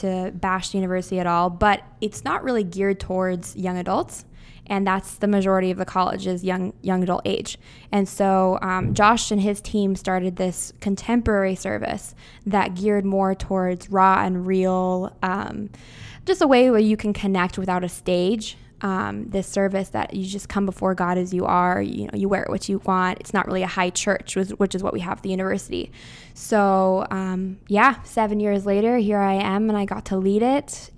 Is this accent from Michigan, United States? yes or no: no; Spokane, Washington, United States; now in Walla Walla, United States; I am technically from Spokane, Washington, but now I reside in Walla Walla, Washington.